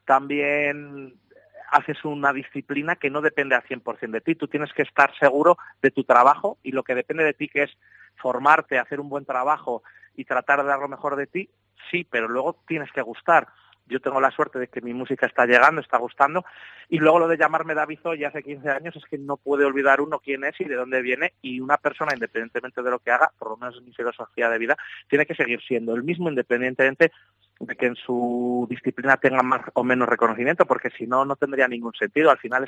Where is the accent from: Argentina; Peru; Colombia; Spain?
Spain; Toro, Castile and León; Y a mí lo que más me gusta es poder trabajar, dar clase en Toro, en mi pueblo y en Zamora y pasear y que la gente te pare y poder hablar un rato.